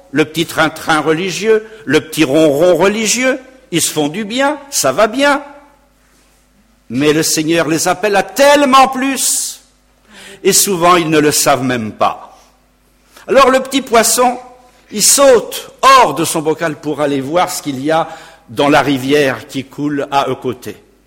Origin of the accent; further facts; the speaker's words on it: Tours, Centre-Val de Loire, France; nous venons de Tours. À Tours, j'étais enseignant dans un collège catholique